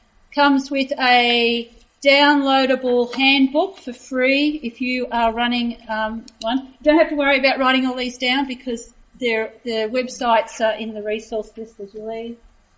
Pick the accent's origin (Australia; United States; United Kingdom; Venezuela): Australia; Canberra, Australian Capital Territory; I am from Canberra.